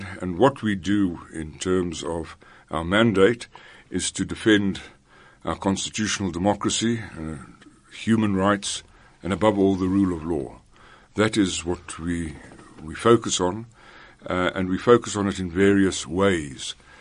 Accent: Kroonstad, Free State, South Africa; I grew up in Kroonstad, which is a curious town full of interesting people. And as most young kids in Kroonstad, I had some exposure to music via the schools, via family

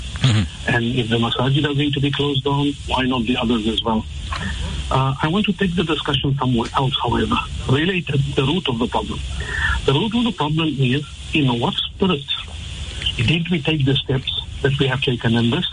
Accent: South Africa; And as Muslims, first of all, as South African citizens, we should already have made the decision that we're going to adopt the mode of behavior that stretches to the best advantage of society.

